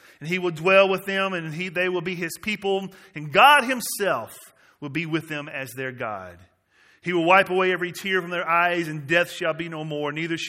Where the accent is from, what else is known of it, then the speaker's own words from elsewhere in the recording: Southern United States, United States; I grew up in the South where it was very, very strong.